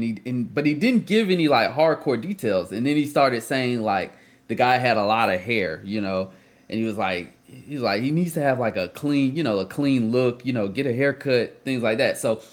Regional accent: Dothan, Alabama, United States; For those that don't know, I'm from Dothan, Alabama.

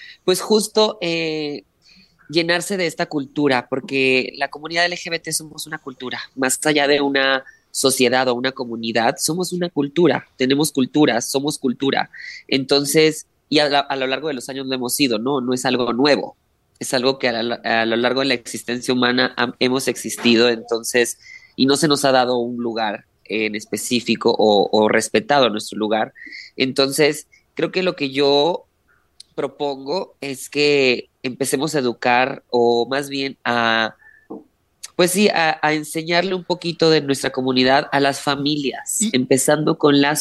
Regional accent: Chihuahua, Mexico; No, yo también soy chihuahuense

